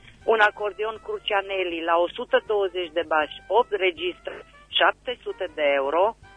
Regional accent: Reșița, Caraș-Severin, Romania; sunt din Reșița și aș dori să reînnoiesc un anunț

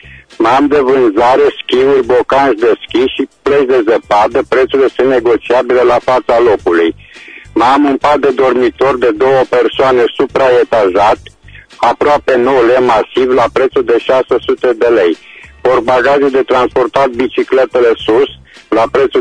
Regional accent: Reșița, Caraș-Severin, Romania; tu sunt din Reșița

